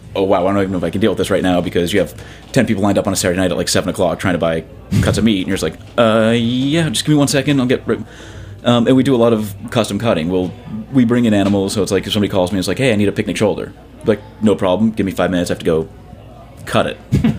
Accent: Boston, Massachusetts, United States; also born or lived in Detroit; So, I mean, my influential years, like high school and stuff, was in Detroit. So you have to pay a certain homage to that, but also, like, being from Boston, you're born and raised.

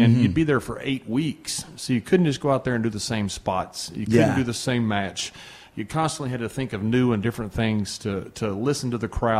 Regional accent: Texas, United States; I can't add. I'm from Texas.

